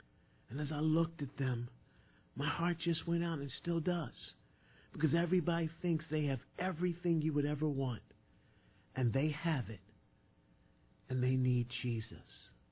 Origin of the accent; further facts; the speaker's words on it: Philadelphia, Pennsylvania, United States; I am a Philadelphian to the max, West Philly born and raised.